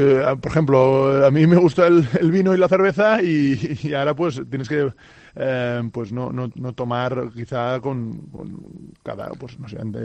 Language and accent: Spanish; Sant Boi de Llobregat, Catalonia, Spain; que será pues en Barcelona, porque los dos somos de allí, nuestras familias están allí y al final somos de Sant Boi y nos quedamos por el Baix Llobregat seguramente.